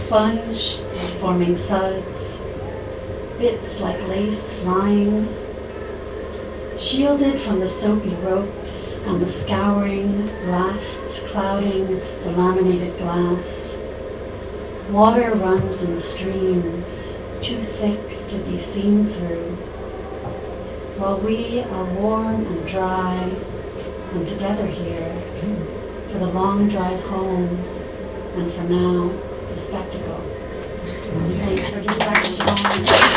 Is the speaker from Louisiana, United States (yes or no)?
no; New York City, New York, United States; moved away as an adult; now in Ireland; I grew up in New York City, always on public transport, never owned a car